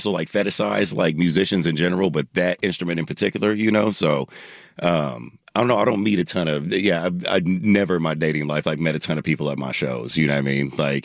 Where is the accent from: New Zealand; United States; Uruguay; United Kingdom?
United States; Columbus, Ohio; Like, Ohio didn't have a team. I mean, they had the Cavs, but I was from Columbus and the Cavs were terrible.